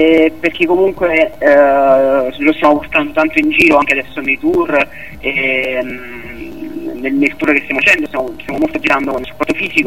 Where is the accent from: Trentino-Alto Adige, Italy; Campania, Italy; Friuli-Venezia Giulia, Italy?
Campania, Italy; Naples; Io sono un cantautore, prima di tutto, e vengo da Napoli.